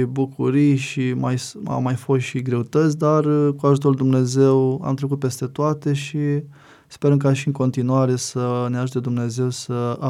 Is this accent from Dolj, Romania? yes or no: yes; Maglavit, Dolj, Romania; moved away as an adult; also born or lived in Craiova; now in Mehedinți, Romania; eu nefiind mehedințean de Baștin, am venit din Dolj, din comuna Maglavit. Mi-a fost greu la început un pic pentru acomodare